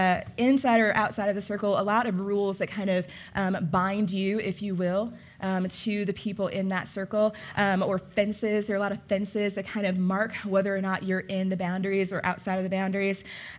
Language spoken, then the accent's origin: English; Michigan, United States; moved away; also born or lived in Rhode Island; I grew up in Michigan, but eventually I moved to New England. And specifically to Rhode Island.